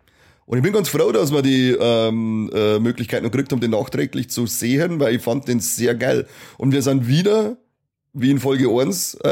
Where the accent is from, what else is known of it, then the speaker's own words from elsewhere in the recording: Bavaria, Germany; Ich komme aus Oberbayern, da ist es anders.